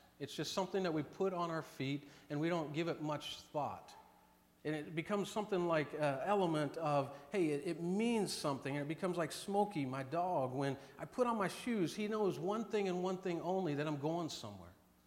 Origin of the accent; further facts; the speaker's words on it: Ohio, United States; I'm from Northeast Ohio, and so I have a certain affinity